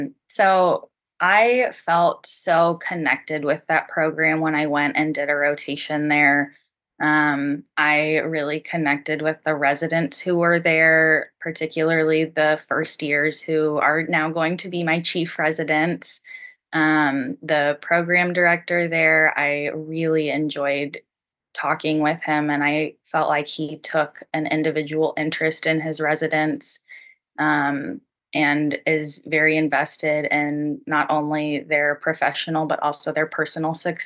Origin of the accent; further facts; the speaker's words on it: Kansas City, United States; I am originally from Kansas City.